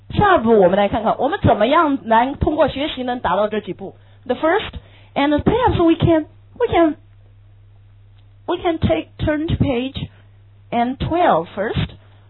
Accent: China; 对，因为阅读是我们中国人最强的一项。

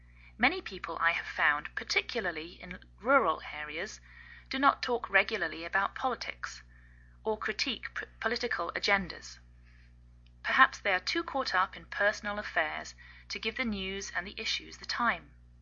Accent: England, United Kingdom; now in United States; I'm English, and I live in the northwest of the United States.

